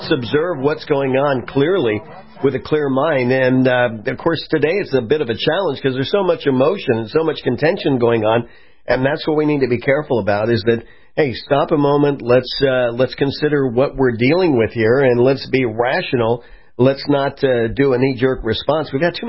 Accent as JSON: {"language": "English", "region": "California", "country": "United States", "tie": "born or raised there", "said": "in Santa Barbara, California, in my home area. I grew up in the Ventura County area of California."}